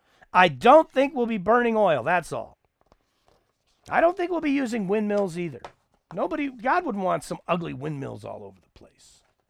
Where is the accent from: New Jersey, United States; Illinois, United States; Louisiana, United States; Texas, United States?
Texas, United States; I grew up in the Permian Basin, which literally qualifies as the armpit of the nation. It's extreme low elevation and its location right there in the armpit area.